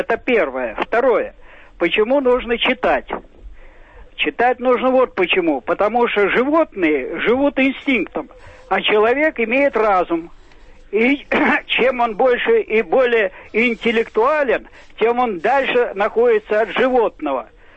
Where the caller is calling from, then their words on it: Saint Petersburg, Russia; Я из Петербурга.